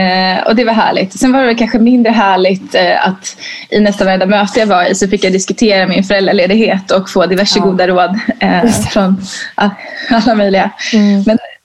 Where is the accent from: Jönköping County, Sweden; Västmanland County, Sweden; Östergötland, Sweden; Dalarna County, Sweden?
Dalarna County, Sweden; Leksand; Jag är från Dalarna, Leksand. Och mina föräldrar bott mest där.